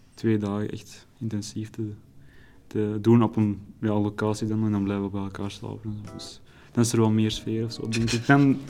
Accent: Antwerp, Flanders, Belgium; Ja, ik ben van Antwerpen

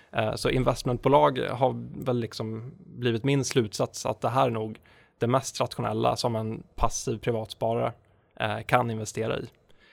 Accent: Linköping, Östergötland, Sweden; Jo, men jag är född och uppvuxen i Linköping

